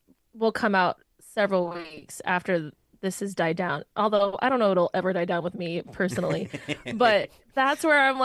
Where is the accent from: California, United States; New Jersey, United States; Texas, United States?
Texas, United States; Dallas; From Dallas, and unfortunately, I was born in Dallas, raised in Dallas, and will die with my Dallas teams